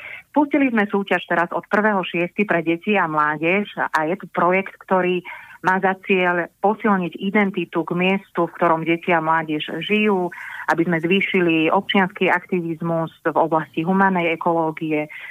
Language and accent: Slovak; Trenčín, Trenčín Region, Slovakia; now in Kežmarok, Slovakia; stále trvalé bydlisko mám v Bratislave, aj keď som rodáčka z Trenčína, ako ste avizovali, no a stále žijem pod Tatrami